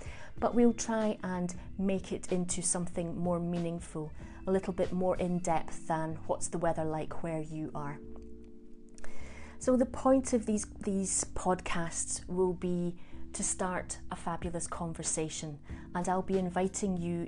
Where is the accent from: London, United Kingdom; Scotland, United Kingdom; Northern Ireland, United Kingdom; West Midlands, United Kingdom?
Scotland, United Kingdom; Edinburgh; as I said before, and I am from Edinburgh in Scotland, which is part of the UK.